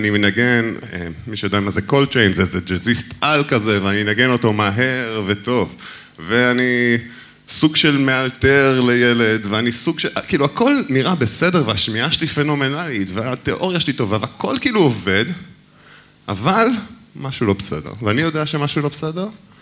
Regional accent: Beersheba, Southern District, Israel; אז אני גדלתי בבאר שבע, ובאמת התחלתי לנגן בגיל כלום, בחמש וחצי

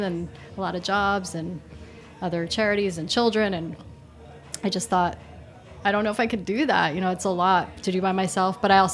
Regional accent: New York City, New York, United States; It's a neighborhood that reminds me of the East Village, near to where I grew up in Manhattan.

